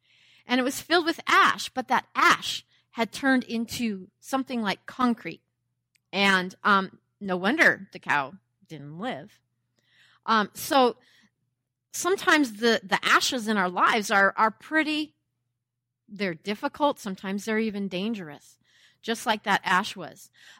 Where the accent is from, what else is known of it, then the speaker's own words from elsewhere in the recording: Camas, Washington, United States; And I grew up in Camas, Washington, and that next summer we had ashes on the ground the whole time.